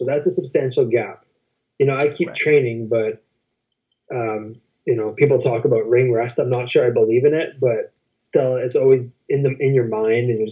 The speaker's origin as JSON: {"language": "English", "country": "Canada", "said": "You're in the States as a Canadian"}